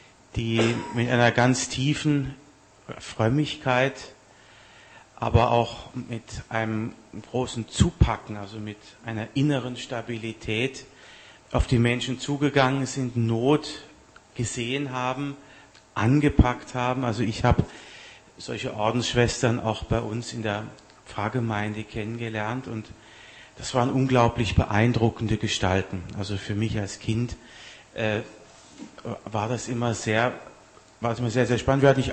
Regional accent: Southern Germany, Germany; also born or lived in Austria; ich komme ja nicht hier aus dem Ruhrbistum, ich komme aus Süddeutschland, war dann einige Jahre in Österreich

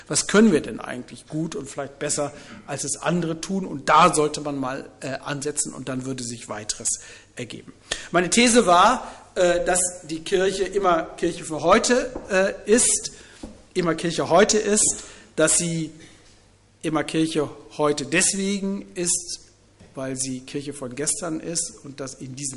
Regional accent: Harz, Germany; ich komme aus dem Harz

